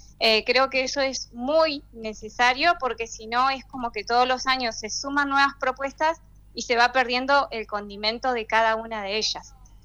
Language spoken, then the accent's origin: Spanish; Trevelin, Chubut, Argentina; Yo soy nacida y criada acá en Trevelin y siempre sentí mucho orgullo